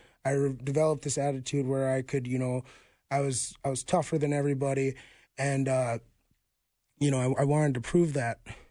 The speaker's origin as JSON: {"language": "English", "town": "Minneapolis", "region": "Minnesota", "country": "United States", "tie": "born or raised there", "said": "So I'm from Northeast Minneapolis. I grew up out of my grandma's house, actually."}